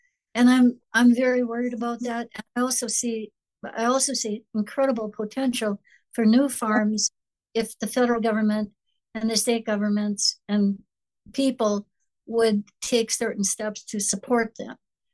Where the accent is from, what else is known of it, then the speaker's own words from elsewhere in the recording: North Dakota, United States; And by the way, I grew up in North Dakota in a political party most people have never heard about called the Nonpartisan League.